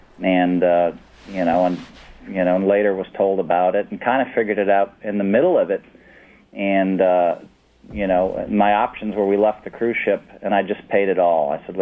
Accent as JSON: {"language": "English", "town": "Madison", "region": "Wisconsin", "country": "United States", "said": "I didn't know anybody. I was from Madison, Wisconsin."}